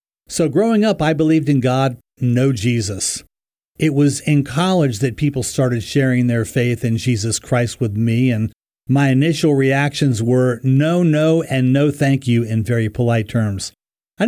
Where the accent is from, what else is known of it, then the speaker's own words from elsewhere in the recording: St. Petersburg, Florida, United States; also born or lived in Daytona Beach; I was actually born in Daytona Beach, Florida. I grew up in St. Pete, Florida.